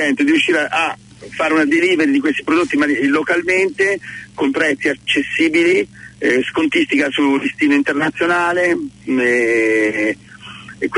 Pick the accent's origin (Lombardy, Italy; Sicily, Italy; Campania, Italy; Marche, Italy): Lombardy, Italy; Milan; born there; also born or lived in Cagliari; ho i genitori romani. Sono nato a Milano e poi seguivo nella loro carriera dove andavano. Mia mamma era un'insegnante, direttrice scolastica, e quindi per un periodo siamo stati a Cagliari